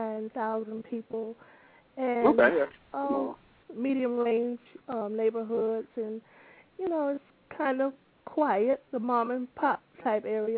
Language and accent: English; the South, United States; because growing up in the South, we really wasn't taught a lot about it.